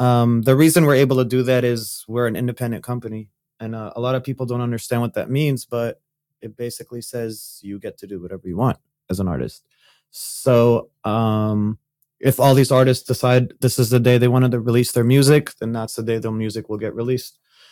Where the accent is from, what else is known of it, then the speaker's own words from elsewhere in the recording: Saudi Arabia; And when I was growing up, I grew up in Saudi Arabia